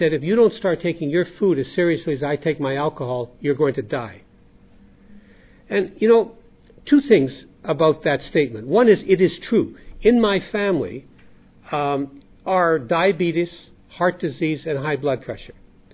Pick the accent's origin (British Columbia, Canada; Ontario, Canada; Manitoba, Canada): Manitoba, Canada; Winnipeg; we were in the airport in my hometown of Winnipeg, Canada.